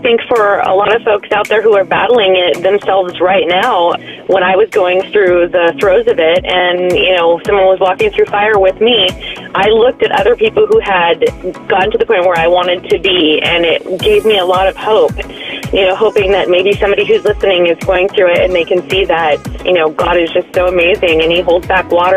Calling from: San Luis Obispo, California, United States; San Luis Obispo, California.

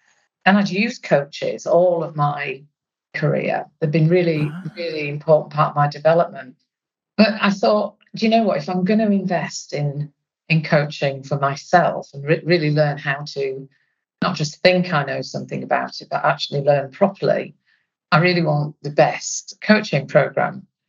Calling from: Newcastle, North East England, United Kingdom; So I'm joining you from Newcastle.

